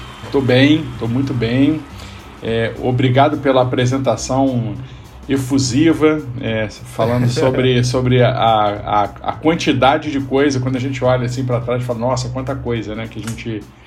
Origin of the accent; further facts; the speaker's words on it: Rio de Janeiro, Brazil; now in São Paulo, Brazil; Eu sou do Rio, moro em São Paulo há quase 11 anos